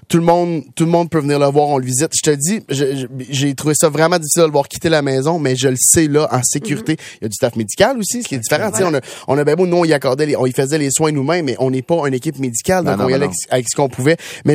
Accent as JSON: {"language": "French", "town": "Saint-Eustache", "region": "Quebec", "country": "Canada", "said": "Je viens de Saint-Eustache."}